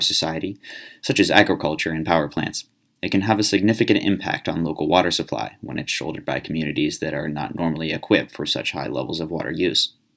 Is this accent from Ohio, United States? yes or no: no; Pennsylvania, United States; of Washington and Allegheny counties, which is a hotspot for the fracking boom and, coincidentally, my hometown